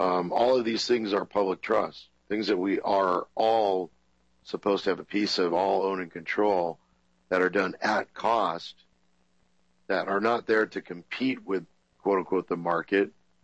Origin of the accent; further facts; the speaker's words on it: San Diego, California, United States; the people of San Diego, my hometown, would allow that to happen in a republic